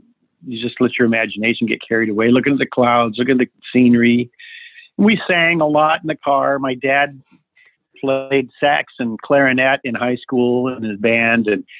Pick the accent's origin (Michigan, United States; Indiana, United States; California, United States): California, United States; Newport Beach; Well, my dad was in the Marines. He was in the military. So even though my home, our home base, which they chose as their home, was Newport Beach